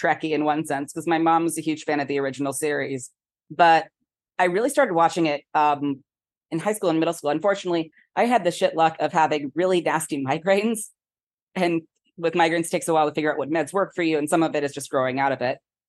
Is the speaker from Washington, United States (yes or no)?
no; Florida, United States; moved away as an adult; now in Australia; I'm from Florida originally, but moved around a bit. And then I worked with a bunch of Aussies during my PhD.